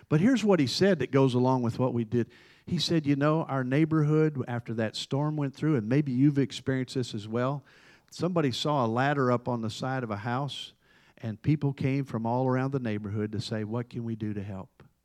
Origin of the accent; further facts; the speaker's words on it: Charleston, South Carolina, United States; I said, I'm a pastor from Charleston, South Carolina.